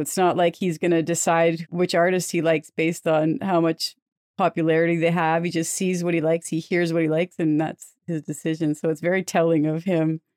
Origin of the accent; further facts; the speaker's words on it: Lively, Ontario, Canada; I'm from Lively, Ontario, originally.